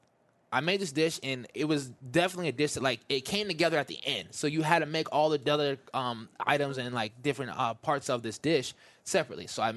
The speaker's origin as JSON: {"language": "English", "region": "Midwest", "country": "United States", "said": "well, I'm from the Midwest."}